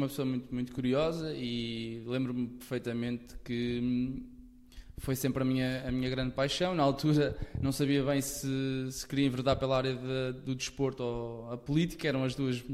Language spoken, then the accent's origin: Portuguese; Santa Comba Dão, Viseu, Portugal; eu sou natural de Santa Combadão e, portanto, bem distante dos grandes centros, seja Porto e Lisboa